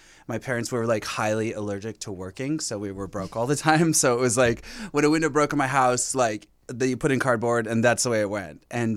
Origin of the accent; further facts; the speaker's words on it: Fontana, California, United States; I'm from Fontana, California. Okay. And I spent most of my time growing up there.